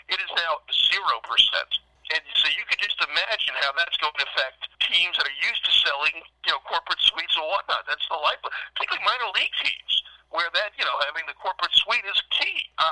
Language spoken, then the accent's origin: English; Philadelphia, Pennsylvania, United States; now in New York, United States; I mean, I'm from Philly, and I know where that is a great sports town.